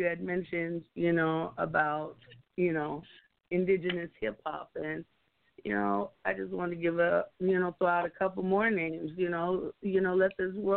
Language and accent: English; South Dakota, United States; now in Lincoln, United States; Okay, well, I am out of Nebraska at the current moment in Lincoln, Nebraska, but I hail from South Dakota.